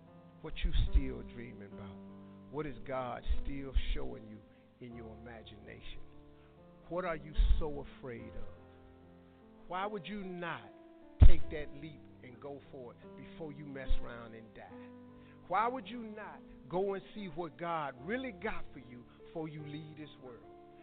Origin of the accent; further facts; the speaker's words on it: Cleveland, Ohio, United States; I'm from Cleveland. I do things.